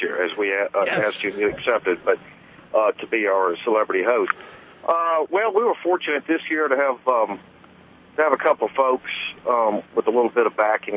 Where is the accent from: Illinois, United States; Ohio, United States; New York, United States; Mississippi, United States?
Mississippi, United States; Well, you know, I've lived in Jackson. I'm from Mississippi originally, and I've lived here most of my life, except for a few years overseas and in Washington and Los Angeles when I was in school.